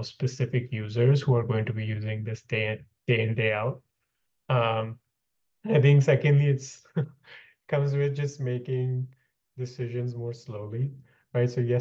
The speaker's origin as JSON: {"language": "English", "country": "India", "tie": "born there", "moved": "yes", "said": "I was born in India and moved here like 10, 15 years ago."}